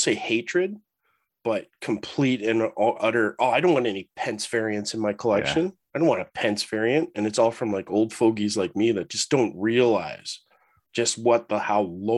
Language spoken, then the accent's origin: English; Canada; I just don't think it's that big of a deal because I'm Canadian.